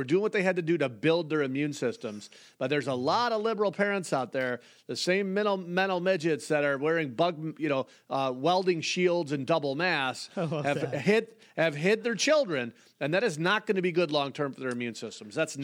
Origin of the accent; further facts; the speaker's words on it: New York, United States; I mean, obviously growing up in Western New York, I mean, Canada's been right there.